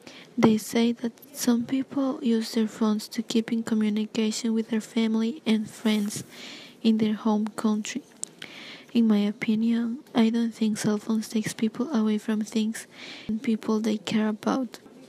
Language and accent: English; El Salvador; I am 18 years old and I am from El Salvador.